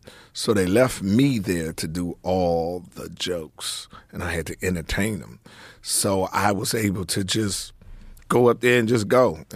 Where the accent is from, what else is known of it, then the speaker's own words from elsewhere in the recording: Washington, District of Columbia, United States; At home. I'm from Washington, D.C., Southeast D.C.